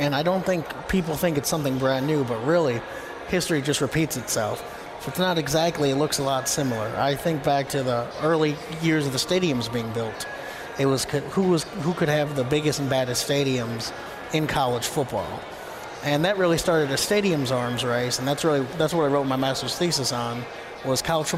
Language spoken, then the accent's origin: English; Wisconsin, United States; I'm originally from Wisconsin, so it's Green Bay Packers territory up there.